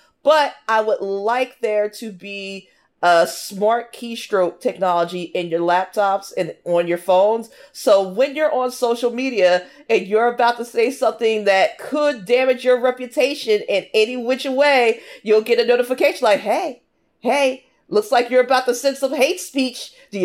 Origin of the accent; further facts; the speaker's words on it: New Jersey, United States; now in New York, United States; I mean, I am from New Jersey, and we are a land of aggressive drivers, and I live in New York, a land of equally aggressive drivers.